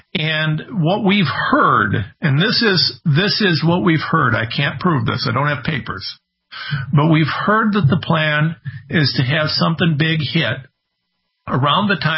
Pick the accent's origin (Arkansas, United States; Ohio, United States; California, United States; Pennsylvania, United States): Ohio, United States; I said I'm a nobody from Ohio.